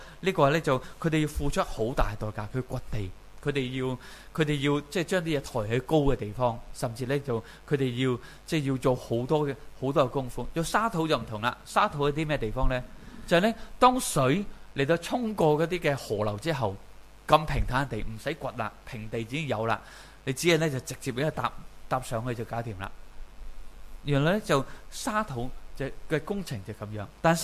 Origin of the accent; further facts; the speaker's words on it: Hong Kong; 即系我哋香港人咧就拣地，拣咩地咧？你要住边啊？